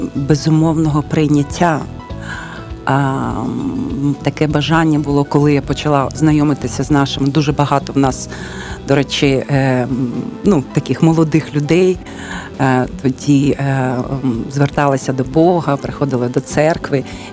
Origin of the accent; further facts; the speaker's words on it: Kyiv, Ukraine; Я народилася в Києві і все своє життя проживала в Києві.